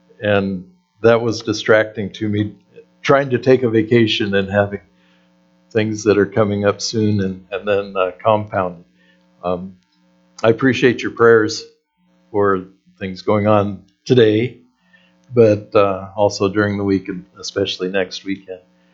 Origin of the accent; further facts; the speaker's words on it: Idaho, United States; But what we do, because we're from Idaho, is that we adjust.